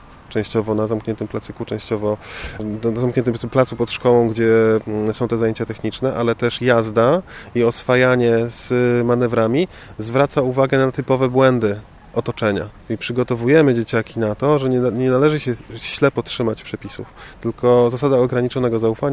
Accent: Gdynia, Pomeranian Voivodeship, Poland; now in Gdańsk, Poland; Jako gdynianin jestem tutaj od parunastu już miesięcy mieszkańcem

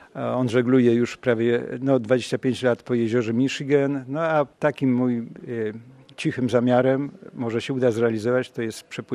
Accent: Stalowa Wola, Subcarpathian Voivodeship, Poland; No ja akurat jestem ze Śródlądzia, ze Stalej Woli i zacząłem koło klubu się kręcić, jak miałem 10 lat

